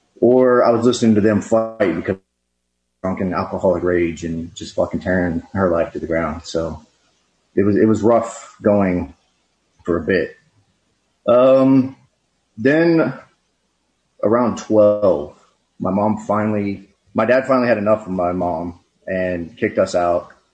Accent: Pflugerville, Texas, United States; It was in Pflugerville. I grew up in Pflugerville, here in Austin.

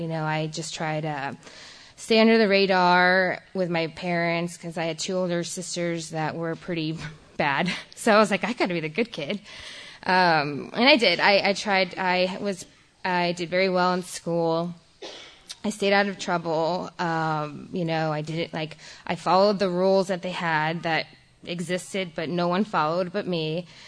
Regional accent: Chicago, Illinois, United States; now in San Antonio, United States; So I will, you know, I'm not from Texas. I was born and raised in Chicago. Thank you. Awesome. Texas, I live in San Antonio now, so it was a second home.

